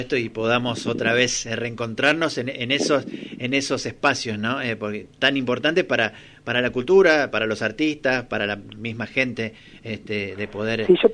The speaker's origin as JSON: {"language": "Spanish", "town": "Rosario", "region": "Santa Fe", "country": "Argentina", "said": "Yo soy rosarino también."}